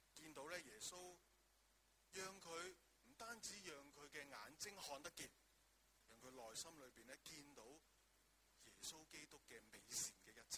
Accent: China; 对于我们中国人所说，我们星期都每一天都要做什么？每日三省吾身

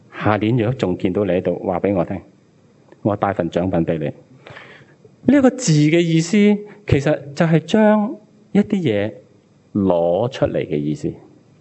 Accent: China; 我们中国人的社会，我们就很讲究大同啊、合群啊

